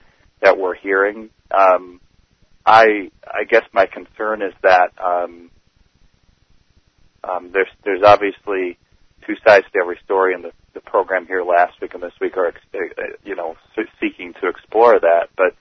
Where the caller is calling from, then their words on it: Grand Rapids, Michigan, United States; I'm from Grand Rapids, Michigan.